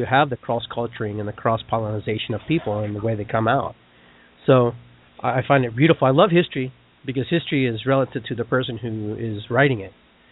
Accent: Peru; And if you go to Peru, well, I'm from Peru.

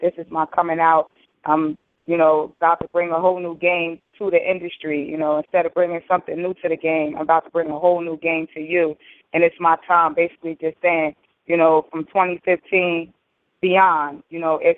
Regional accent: Trenton, New Jersey, United States; Well, kind of raised in North and Trenton. So, you know, I kind of claim both cities, but I'm originally from New Jersey.

